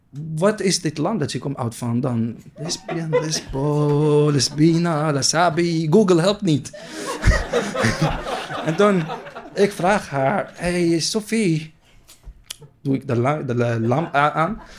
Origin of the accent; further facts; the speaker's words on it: Palestine; Dutch is a second language; now in Netherlands; Ik kom uit Palestina. Ik kom uit in een kleine stad. Daar iedereen kent elkaar. Als je iets doet, iedereen gaat weten.